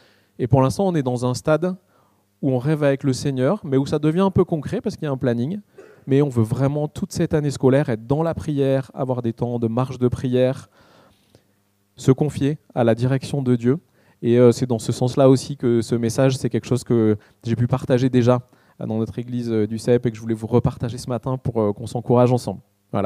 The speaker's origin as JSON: {"language": "French", "town": "Valence", "region": "Auvergne-Rhône-Alpes", "country": "France", "tie": "born or raised there", "also_born_or_lived": "Marseille", "said": "On a grandi tous les deux aussi à Valence."}